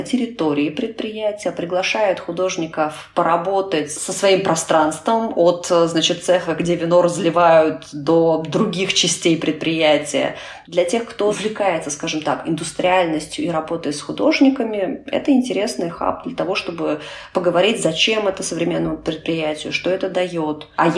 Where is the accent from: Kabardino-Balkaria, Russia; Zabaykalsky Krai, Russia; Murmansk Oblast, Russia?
Murmansk Oblast, Russia; born there; also born or lived in White Sea; я родилась на Кольском полуострове, прожила много лет у Белого моря.